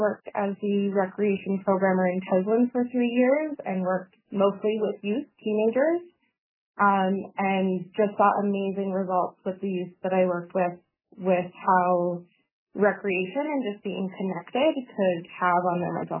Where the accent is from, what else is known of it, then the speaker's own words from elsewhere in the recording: Teslin, Yukon, Canada; now in Whitehorse, Canada; So I live in Whitehorse. I grew up in the Yukon, though, and actually grew up in Tedlin.